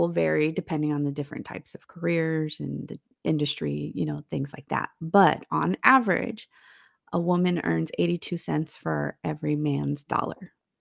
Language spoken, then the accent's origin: English; San Francisco, California, United States; now in San Antonio, United States; So for reference, I came from California.